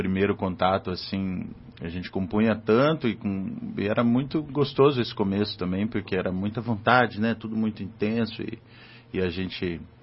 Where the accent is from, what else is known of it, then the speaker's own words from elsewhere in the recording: Curitiba, Paraná, Brazil; vim de Paranavaí, né? Nasci em Paranavaí, mas vim para Curitiba com neném ainda, né? Uhum. Com menos de um ano.